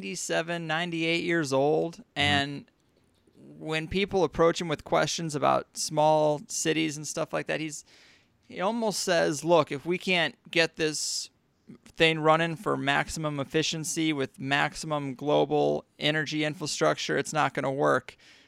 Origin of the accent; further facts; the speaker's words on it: St. Louis, Missouri, United States; Oh, that's my hometown.